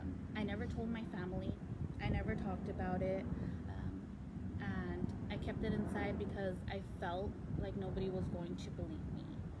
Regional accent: Los Angeles, California, United States; born there; So, my upbringing, I was born in Los Angeles, where my father was a pastor, and he was also preaching as a child, when I was a child.

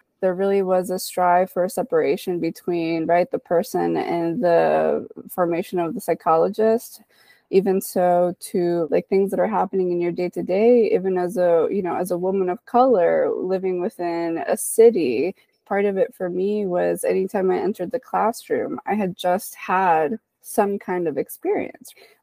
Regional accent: Dominican Republic; now in United States; growing up in the Dominican Republic, immigrating to the United States afterwards

